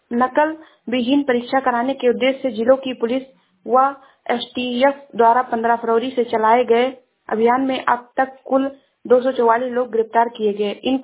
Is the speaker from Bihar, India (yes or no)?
no; Uttar Pradesh, India; मैं जिला श्रावस्ती से हूँ।